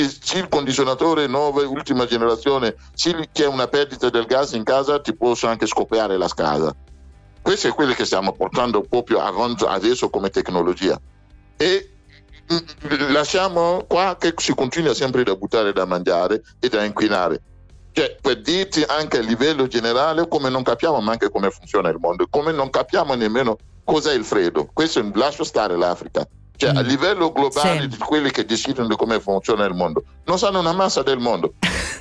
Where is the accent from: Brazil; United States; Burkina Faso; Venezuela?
Burkina Faso; prendo il caso del mio paese, Burkina.